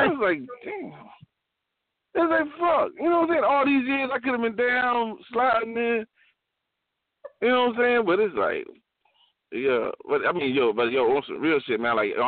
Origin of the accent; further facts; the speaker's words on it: South Carolina, United States; I'm from South Carolina. You know what I'm saying? Yo, I got my phone in Cali because she moved back to Cali